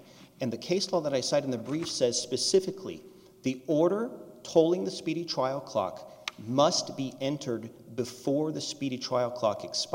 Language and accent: English; El Paso, Texas, United States; I'm from El Paso, and I represent Mr. Madrid.